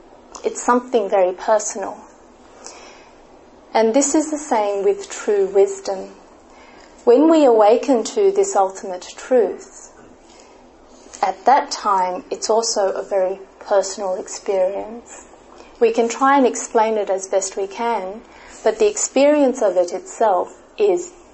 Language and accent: English; Australia; given that I'm from Australia